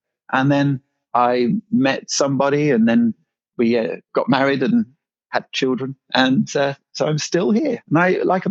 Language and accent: English; England, United Kingdom; I'm from England. Do I have to give my age too? I'm 40 years old.